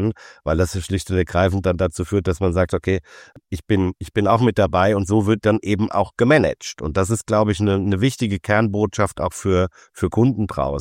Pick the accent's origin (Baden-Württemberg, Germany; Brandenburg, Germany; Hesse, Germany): Hesse, Germany; Frankfurt; born there; Ich bin in Frankfurt geboren